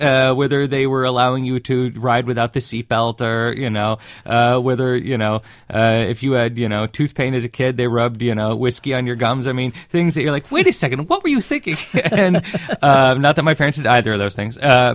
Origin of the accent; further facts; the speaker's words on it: Beverly Hills, California, United States; I could not have had a more fortunate upbringing. I grew up in Beverly Hills, of course, and that comes with privilege and arrogance.